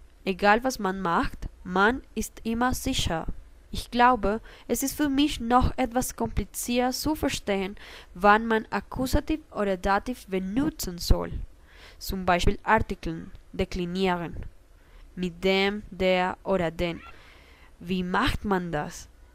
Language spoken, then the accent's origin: German; Bogotá, Colombia; first language Spanish; German is a second language; now in Germany; Ich bin 21 Jahre alt. Ich bin aus Bogota, die Hauptstadt von Kolumbien. Meine Muttersprache ist Spanisch